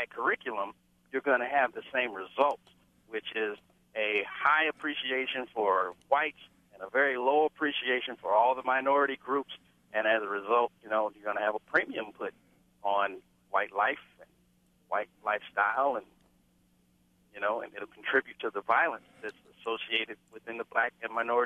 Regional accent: Kansas City, Kansas, United States; I grew up in Kansas City, Kansas, and I went to a predominantly black school.

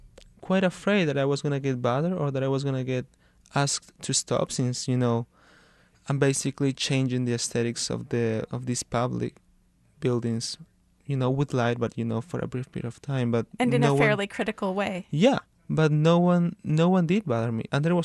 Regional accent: Peru; moved away as an adult; also born or lived in Spain; now in United States; I was born in Spain. I lived there until I was 7, and I moved to Peru. And I applied to many schools in the U.S. right after high school.

